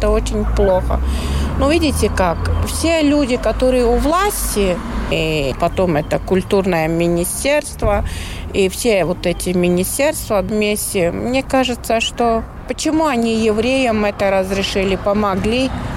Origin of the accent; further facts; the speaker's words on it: Latvia; first language lv; Russian is a second language; Я латышка, я в школе латышской. И все у меня на латышском языке.